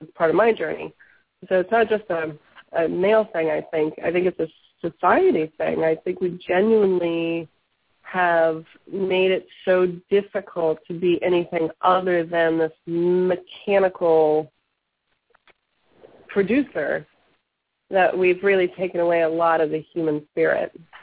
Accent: the South, United States; because I grew up in the South, and you're seen, you're not heard

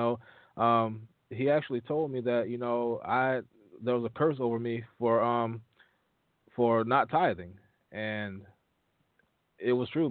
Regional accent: the Carolinas, United States; I am from the Carolinas, about 6-7 hours away from Brother Emmett and Brother John.

